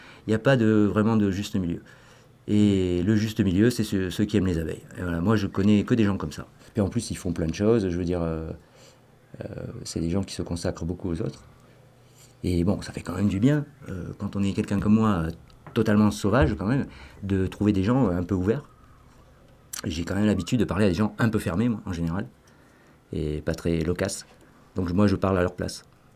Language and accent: French; Corsica, France; Donc moi je suis originaire de Corse, alors effectivement ça ressemble.